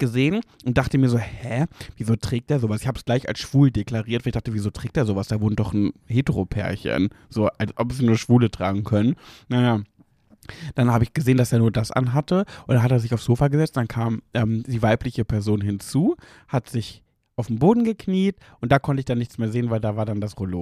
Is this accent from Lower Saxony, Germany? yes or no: yes; Braunschweig, Lower Saxony, Germany; Dann bin ich mit meiner Cousine durch unseren Ort, wo ich aufgewachsen bin, Mascherode, an alle BraunschweigerInnen, die sich auskennen.